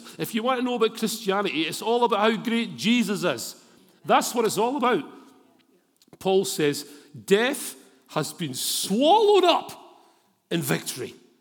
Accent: Scotland, United Kingdom; My identity is not in being Scottish.

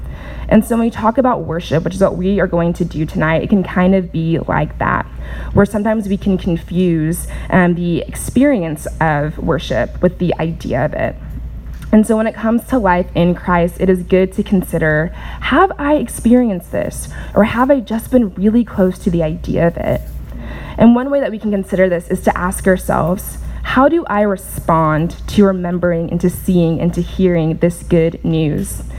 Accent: California, United States; yes, of course, I was born in California, I went to something called beach camp

